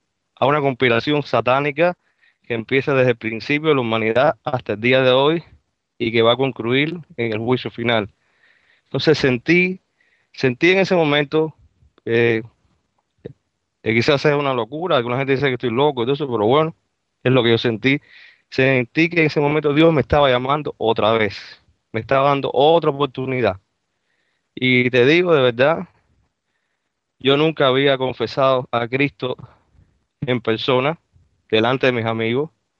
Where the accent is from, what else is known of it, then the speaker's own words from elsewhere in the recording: Cuba; now in Miami, United States; yo vivo acá en Miami, soy cubano